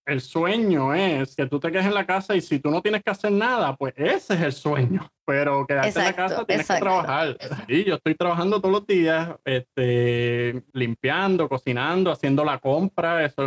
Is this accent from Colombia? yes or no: no; Puerto Rico; los franceses son así como los puertorriqueños que dicen a las 9 y llegan como a las 12. So, después del primer día dije, ah, si estos son como nosotros, boricos